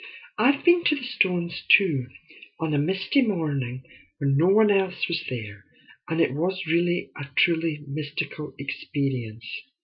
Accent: Scotland, United Kingdom; I'm Scottish

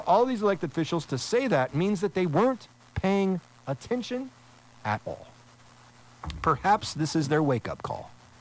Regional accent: United States; I love this country. I am an American. I love this country.

